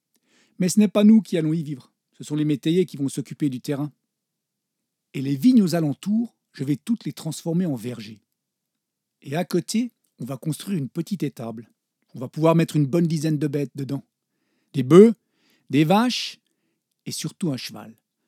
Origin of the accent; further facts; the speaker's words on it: Auvergne-Rhône-Alpes, France; je suis né en Savoie. J'ai principalement vécu ici, oui, dans la région. J'ai souvent déménagé. Mais j'ai aussi beaucoup voyagé.